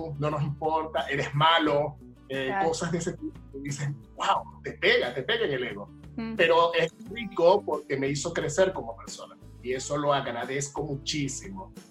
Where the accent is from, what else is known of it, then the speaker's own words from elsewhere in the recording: Venezuela; now in Chile; No, realmente yo me vine de Venezuela por la situación país.